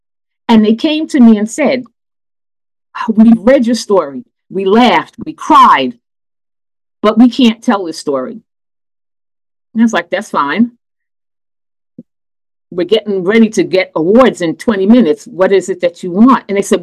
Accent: Brooklyn, New York, United States; my experiences as the eldest of 3 children growing up in Brooklyn.

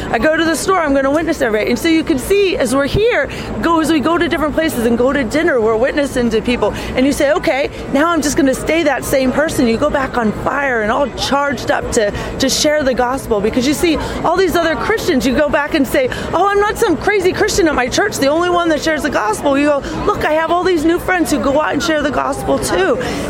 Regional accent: Pittsburgh, Pennsylvania, United States; I'm from Pittsburgh, Pennsylvania.

